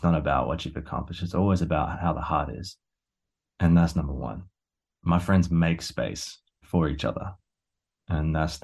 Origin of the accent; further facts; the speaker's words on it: Australia; I'm Australian, I walk barefoot everywhere.